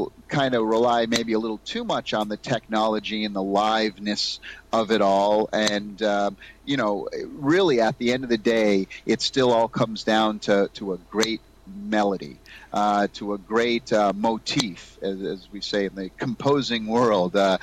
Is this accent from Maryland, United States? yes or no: no; Massachusetts, United States; moved away as an adult; now in California, United States; I grew up on the East Coast in Massachusetts. And when I turned 21, I left my family crying on the doorstep